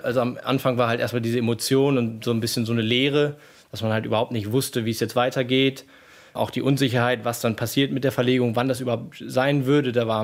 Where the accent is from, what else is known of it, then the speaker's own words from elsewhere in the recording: Hamburg, Germany; Und dann wollte ich zurück nach Hamburg gehen, in meine Heimatstadt